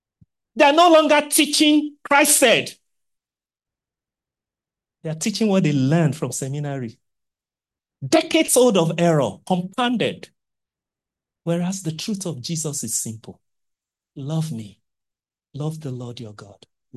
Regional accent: Kwara, Nigeria; I'm from Kwara. We used to make noble beer.

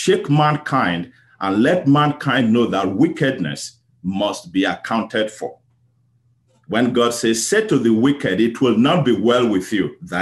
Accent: Nigeria; because in my hometown, we did not have shepherds. So what we saw was a group of people who brought their cattle, their herd, all the way from the north and would let them graze openly. I heard it's now causing a lot of problems in Nigeria.

